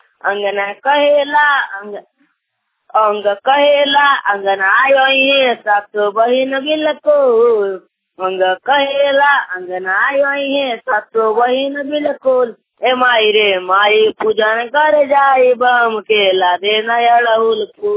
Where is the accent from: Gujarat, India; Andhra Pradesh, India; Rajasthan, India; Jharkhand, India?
Jharkhand, India; मैं ग्राम पोस्ट जिला का रहने वाला हूँ, थाना जिला गढ़वा।